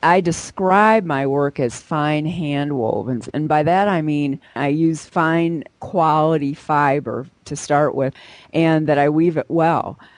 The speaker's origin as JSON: {"language": "English", "town": "Wilsow", "region": "Montana", "country": "United States", "said": "I'm from Wilsow, Montana."}